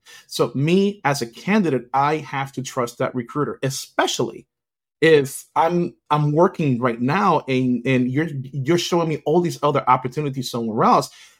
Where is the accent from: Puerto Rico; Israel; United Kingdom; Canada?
Puerto Rico; now in Florida, United States; I'm from Puerto Rico.